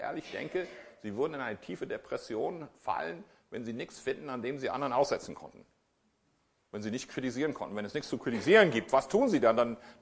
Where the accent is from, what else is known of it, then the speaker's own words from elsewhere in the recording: Wyoming, United States; Ja, ich bin auch in Wyoming aufgewachsen, das mitten in den Bergen.